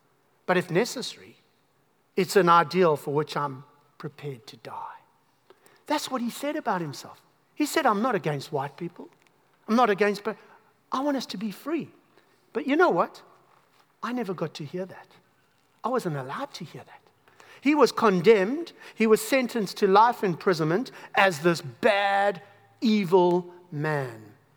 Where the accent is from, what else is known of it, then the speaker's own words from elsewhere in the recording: South Africa; So you would have told, you would have told by my accent that I come from South Africa.